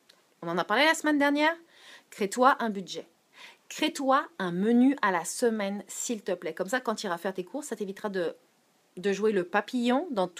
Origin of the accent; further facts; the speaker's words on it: France; now in Montreal, Canada; J'ai grandi en France, je suis issue d'une famille de poissonniers, donc je suis issue de parents maraîchers